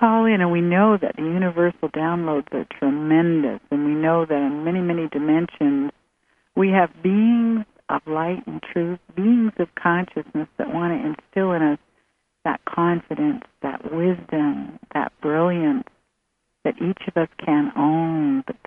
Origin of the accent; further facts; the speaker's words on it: Canada; now in United States; I always thought, you know, America's kind of a crazy country. I come from Canada.